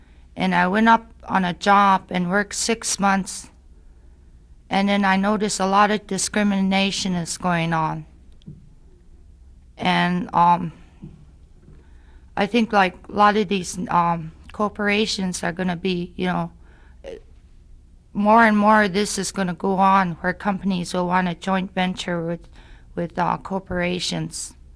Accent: Fort Yukon, Alaska, United States; I was born in Fort Yukon, Alaska, and I grew up in Fort Yukon.

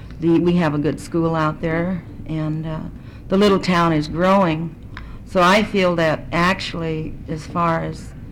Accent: Kasaan, Alaska, United States; I'm also from Kasan, and I'm speaking tonight as a representative from Kasan as the mayor.

